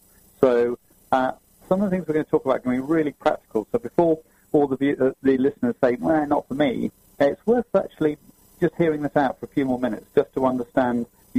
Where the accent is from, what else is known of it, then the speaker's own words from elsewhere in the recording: United Kingdom; now in San Francisco, United States; Yeah, I'm here, actually sitting in sunny San Francisco. So, yes, I'm a Brit, but I've decided that living in San Francisco in Silicon Valley is a great place to be as well, although I love London.